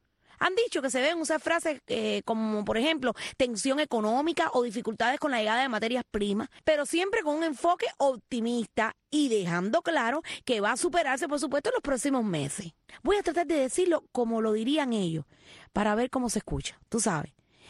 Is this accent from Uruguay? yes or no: no; Cuba; para demostrarle al mundo de lo que somos capaces los cubanos en estos momentos de falta de materia prima.